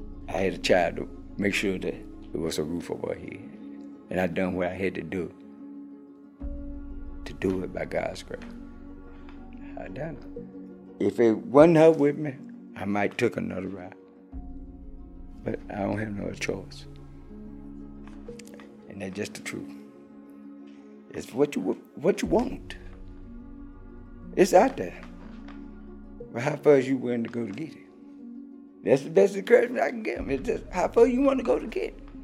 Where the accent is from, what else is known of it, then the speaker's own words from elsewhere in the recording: Tennessee, United States; moved away as an adult; I'm not from Ohio. I'm from Tennessee. I moved from Tennessee to up here. It was in 2016.